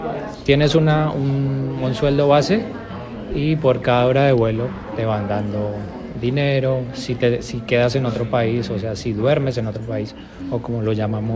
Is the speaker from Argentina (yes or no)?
no; Colombia; now in Spain; yo soy de Colombia, tengo 32 años